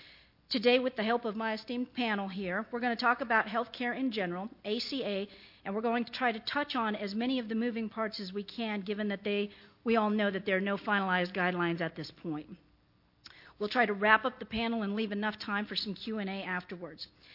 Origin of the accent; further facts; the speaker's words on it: Arizona, United States; I'm from Arizona, and I grew up in a small ranching community in the high country of the state.